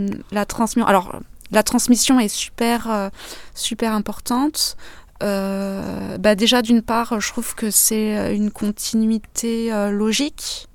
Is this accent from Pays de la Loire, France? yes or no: yes; Saumur, Pays de la Loire, France; also born or lived in Villeneuve-Saint-Georges; Je suis née à Villeneuve-Saint-Georges dans le 94. Bon, au final, j'y ai fait que naître. Et sinon, j'ai vécu toute mon enfance dans le Maine-et-Loire sur Saumur.